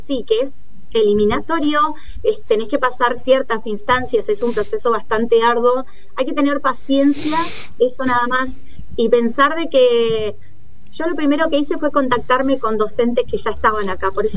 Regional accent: Neuquén, Argentina; born there; moved away; La verdad que para mí me recuerda muchísimo a Neuquén, donde yo nací.

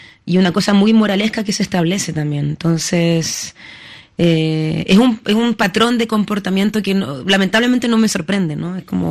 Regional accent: Paris, Île-de-France, France; also born or lived in Lille; Es que yo nací en Lille, después me vine a París, muy joven.

